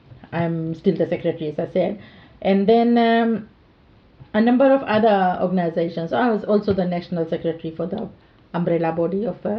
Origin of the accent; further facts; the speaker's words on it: Fiji; moved away as an adult; Well, I am from Fiji, from Fiji, and I was born and bred in Fiji, educated in Fiji most of my life.